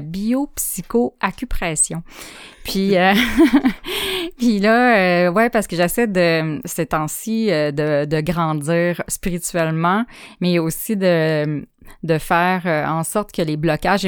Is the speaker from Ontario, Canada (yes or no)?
no; Chicoutimi, Quebec, Canada; born there; je viens d'une famille dysfonctionnelle. Je suis née à Chicoutimi. Mon année de naissance, c'est l'année que notre ami Bill est décédé. Alors c'est l'année 71.